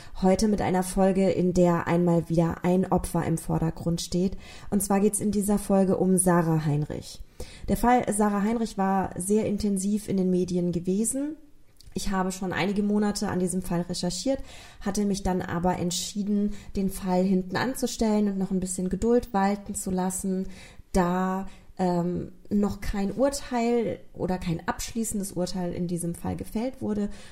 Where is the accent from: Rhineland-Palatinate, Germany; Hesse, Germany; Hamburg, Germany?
Rhineland-Palatinate, Germany; Und auch ich lebe in Rheinland-Pfalz und auch ich wurde 1984 geboren. Viele von euch haben das ja tatsächlich schon in meinem Dialekt festgestellt, dass ich aus dieser Gegend komme. Obwohl ich das versuche zu verbergen, kriege ich das nicht immer unterdrückt.